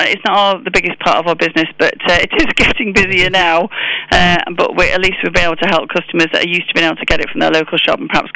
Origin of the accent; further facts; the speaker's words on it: United Kingdom; as British people, it's such a celebration that we shouldn't let what's happening at the moment overshadow it